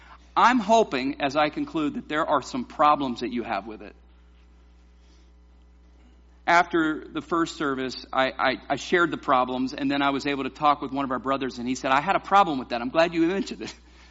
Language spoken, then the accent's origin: English; the South, United States; Now, growing up in the South, we had something to happen